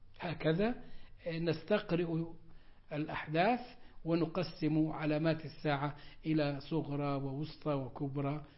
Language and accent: Arabic; Egypt; وعندنا في مصر عملنا ثورة كانت إسلامية ووصلنا كإسلاميين إلى سدة الحكم